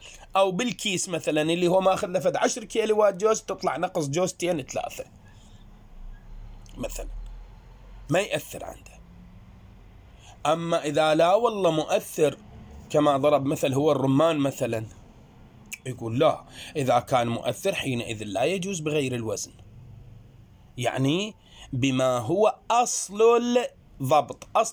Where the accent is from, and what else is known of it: Iraq